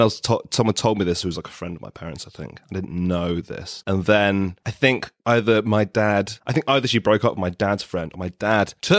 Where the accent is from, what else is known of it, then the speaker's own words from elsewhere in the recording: London, United Kingdom; So I grew up in South London. So I've been to Indonesia like a lot of times, but I wouldn't say enough to be like an Indonesian, I would say. I identify as someone from the UK.